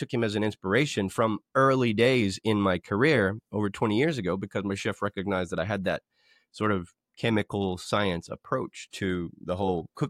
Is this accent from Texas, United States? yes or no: yes; Midland, Texas, United States; I come from West Texas, lots of barbecue and lots of oil out there.